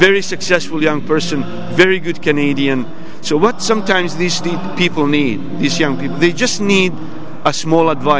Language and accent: English; Bosnia & Herzegovina; I know, I come from Bosnia.